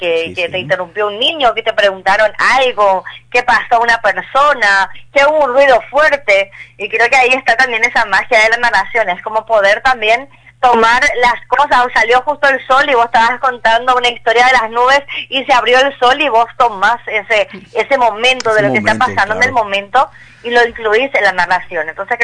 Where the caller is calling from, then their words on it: Luque, Central, Paraguay; yo soy parte de la Asociación Cultural Casa de Arte Bochín, acá en Isla Boado, Luque. Te estoy hablando desde aquí, desde Luque.